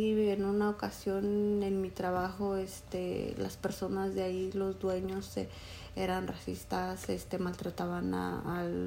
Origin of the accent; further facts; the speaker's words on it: Mexico; now in United States; de donde yo soy, mis platillos favoritos, pues tengo muchos. Hay pozole, mole, tamales, hay muchas cosas que me gustan de México